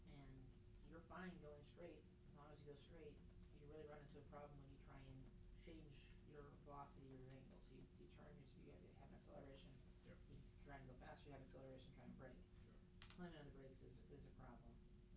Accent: Colorado, United States; So my experience growing up in Colorado is that there's the problem with drivers

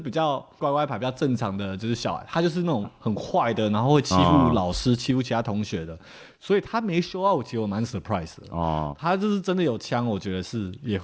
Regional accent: Temple City, California, United States; 我觉得我是在南加长大的，然后在 LA 的 Temple City

